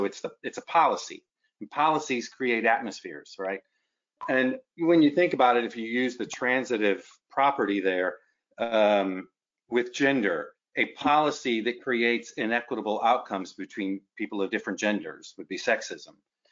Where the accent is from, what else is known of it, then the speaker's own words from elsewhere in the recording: Midwest, United States; because I was raised in the Midwest some time ago, on the golden rule, right?